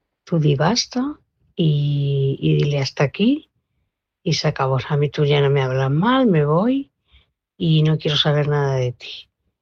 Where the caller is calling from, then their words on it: Móstoles, Community of Madrid, Spain; Buenas noches a todos